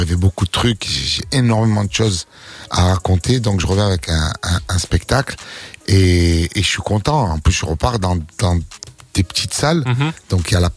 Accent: Marseille, Provence-Alpes-Côte d'Azur, France; mais en tant que Marseillais, ça passe pas.

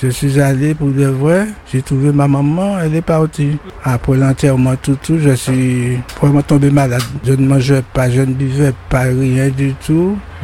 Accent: Le Lamentin, Martinique; J'étais de Lamantin, mais j'étais à l'école au François.

